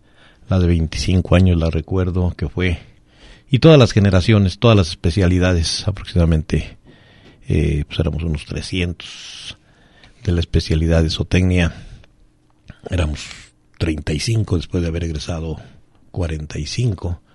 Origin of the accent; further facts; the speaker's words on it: Hidalgo, Mexico; now in Lagos de Moreno, Mexico; que yo recuerdo allá en mi tierra, en Hidalgo, pues llevar serenata con mariachi